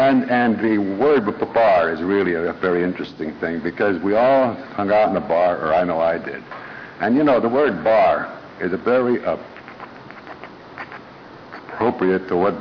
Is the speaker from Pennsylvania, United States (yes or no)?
yes; Erie, Pennsylvania, United States; born there; I was the oldest of three, and I was born in Erie, Pennsylvania.